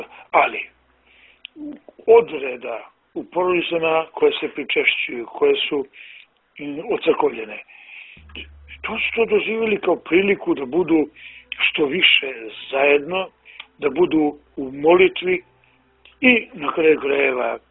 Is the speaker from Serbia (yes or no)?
no; Montenegro; U načelu, bar kod nas u Crnoj Gori, ljudi su skloni depresiji nego u drugim srpskim krajevima.